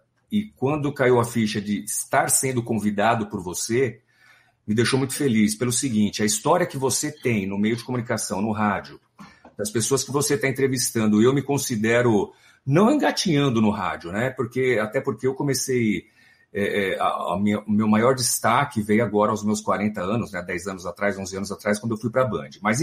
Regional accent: São Paulo, Brazil; eu nasci em São Paulo, sou de São Paulo, capital.

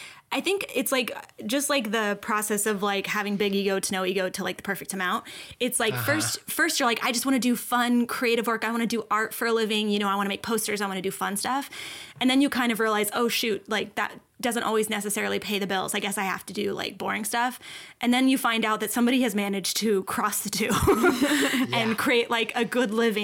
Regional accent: Kentucky, United States; And especially like growing up in Kentucky

